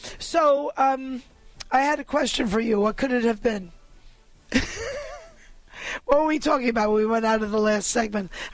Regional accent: New York, United States; So listen, I was raised in New York. A traffic signal is a suggestion to the pedestrian.

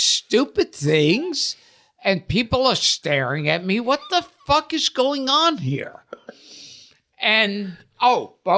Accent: Brooklyn, New York, United States; In Brooklyn.

